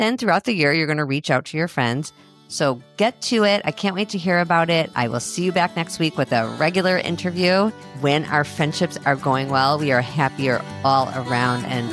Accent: Chicago, Illinois, United States; now in Minneapolis, United States; I live in Minneapolis, just in case this is your first episode. I grew up in Chicago. I live in Minneapolis, but my mom still lives in Chicago.

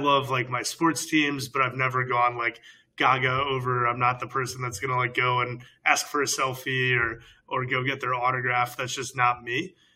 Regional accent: Chicago, Illinois, United States; growing up in Chicago in the 90s, like that's probably the guy.

